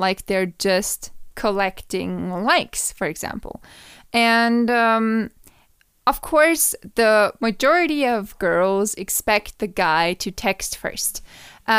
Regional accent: Austria; Now, that's the reason why I stopped dating in my hometown, so I don't date. I try not to date in Austria, actually, at all.

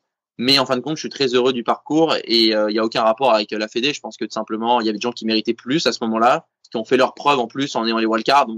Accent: France; c'est que moi, je suis français, on est en France

